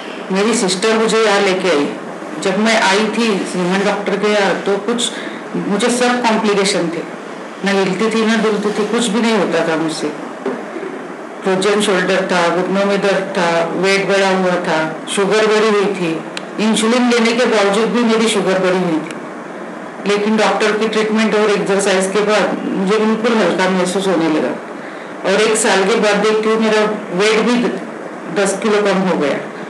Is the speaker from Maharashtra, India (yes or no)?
yes; Maharashtra, India; मैं महाराष्ट्र के बरहमपुर से हूँ।